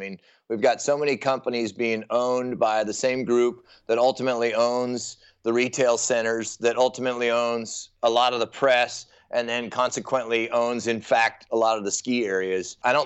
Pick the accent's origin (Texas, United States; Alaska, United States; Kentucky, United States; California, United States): California, United States; being a Californian mountaineer, we had plenty of Californian skiers breaking tracks for us in the years prior to us.